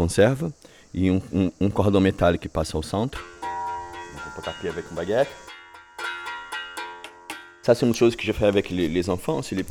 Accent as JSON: {"language": "French", "region": "Rio de Janeiro", "country": "Brazil", "second_language": "French", "said": "de mes grands-parents qui sont venus du nord-est du Brésil, qui sont en région plus pauvre du Brésil. Je suis de Rio, en fait."}